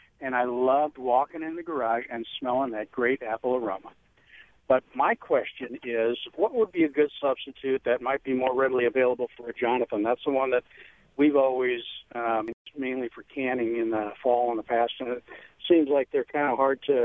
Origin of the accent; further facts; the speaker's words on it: St. Louis, Missouri, United States; One of my fondest memories from childhood growing up in St. Louis was every fall we'd drive over to Illinois to an apple orchard